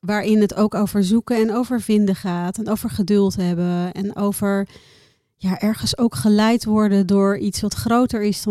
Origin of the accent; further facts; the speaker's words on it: Bangladesh; now in Netherlands; Ik kom uit Bangladesh.